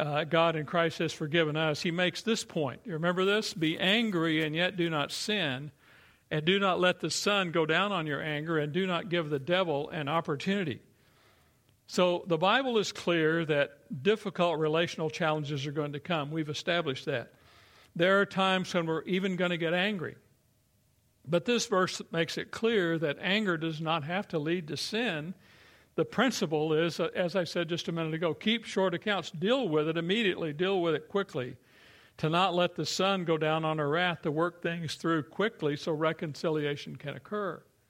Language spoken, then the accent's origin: English; Kentucky, United States; And because I'm from Eastern Kentucky and he was from the hills of West Virginia, we hit it off.